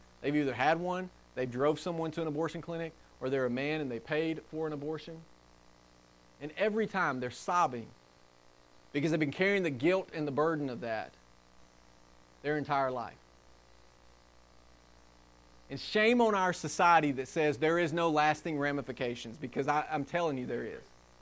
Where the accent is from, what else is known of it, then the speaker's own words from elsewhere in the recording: the South, United States; or as I was raised in the South, that's why I'm pro-life?